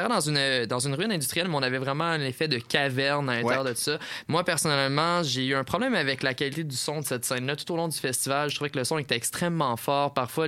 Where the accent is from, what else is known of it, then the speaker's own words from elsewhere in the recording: Quebec, Canada; Nous sommes de la Montérégie et nous avons les mêmes souvenirs d'enfance rattachés à la montagne Saint-Grégoire.